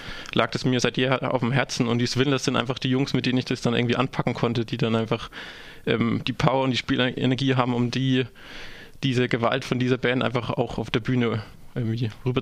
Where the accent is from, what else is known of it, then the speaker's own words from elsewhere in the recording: Mannheim, Baden-Württemberg, Germany; ich komme aus Mannheim